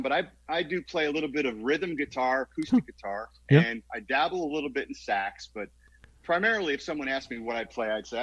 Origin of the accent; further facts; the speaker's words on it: East Greenbush, New York, United States; also born or lived in Troy / Oneonta / Utica / Waterville; I call East Greenbush my hometown